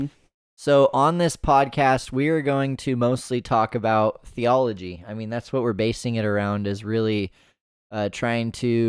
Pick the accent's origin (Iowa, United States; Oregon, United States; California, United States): Oregon, United States; McMinnville; now in Salem, United States; And I have been here for 3 years. I grew up in McMinnville, just north.